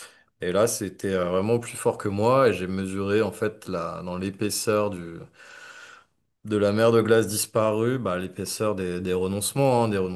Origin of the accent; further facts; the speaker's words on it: Auvergne-Rhône-Alpes, France; moi, j'ai grandi dans les Alpes, au pied du massif du Mont-Blanc.